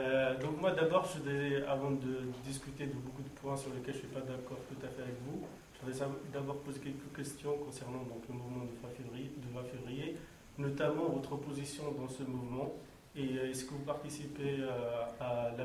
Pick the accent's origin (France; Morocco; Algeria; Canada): Morocco; je me présente d'abord, donc je suis marocain